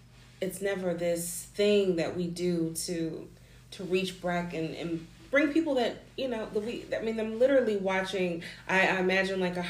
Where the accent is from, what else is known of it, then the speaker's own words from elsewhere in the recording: Memphis, Tennessee, United States; This is really confirming because, you know, we're originally from Memphis.